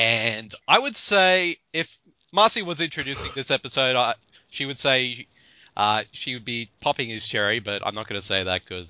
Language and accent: English; Australia; Because I'm Australian and I'm terrible.